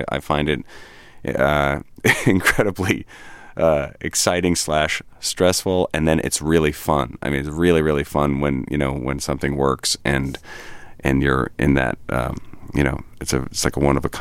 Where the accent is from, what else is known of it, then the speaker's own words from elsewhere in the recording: New York, United States; Yes, I'm a New Yorker, and it was pretty convenient.